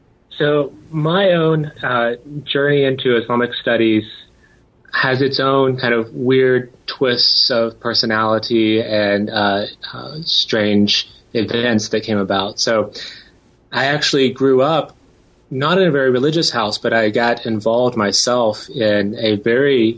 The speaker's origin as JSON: {"language": "English", "region": "Tennessee", "country": "United States", "tie": "born or raised there", "said": "I grew up in Tennessee."}